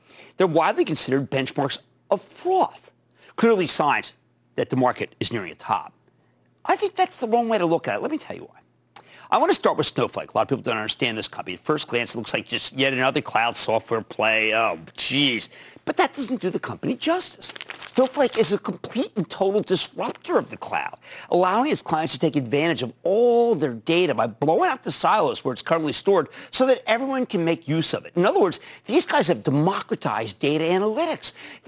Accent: Pennsylvania, United States; If I bought it at the lower level, I would be thinking, Dave from my home state of Pennsylvania.

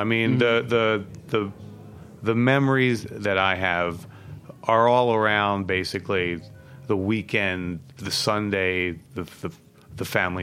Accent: Philadelphia, Pennsylvania, United States; So I'm actually from like the Northeast area, and that's like basically the burbs.

